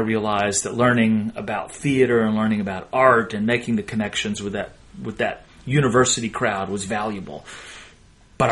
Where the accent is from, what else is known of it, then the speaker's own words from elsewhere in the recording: Alabama, United States; also born or lived in San Angelo, Texas; I was actually born in West Texas, born in San Angelo, but I grew up mostly in Alabama, and I spent a lot of time in the woods.